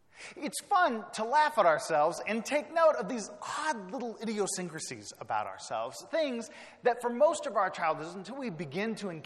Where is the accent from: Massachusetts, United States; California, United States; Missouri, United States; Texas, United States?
Texas, United States; which as a Texan, I believe that if brisket or ribs is to have a sauce, then it should be spicy and tangy